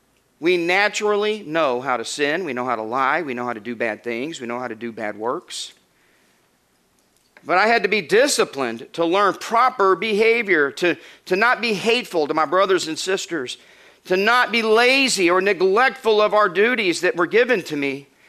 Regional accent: the South, United States; I'm from the South. We got whoopings.

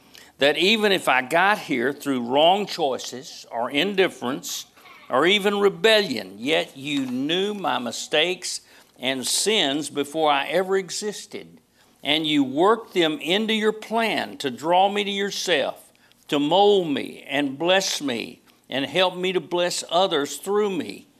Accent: United States; some of us born and raised in America and spoken English all our life, and we still get stumped.

